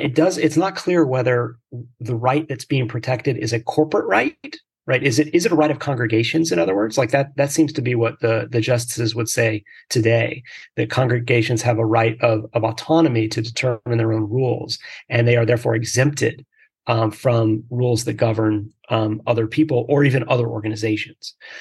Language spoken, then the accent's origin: English; Houston, Texas, United States; I grew up in Houston, Texas, which is the most diverse city in the United States.